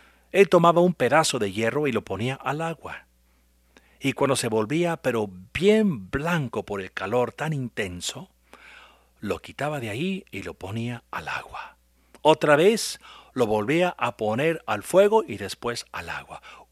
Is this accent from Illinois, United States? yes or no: yes; Illinois, United States; born there; senador del estado de Illinois, donde yo nací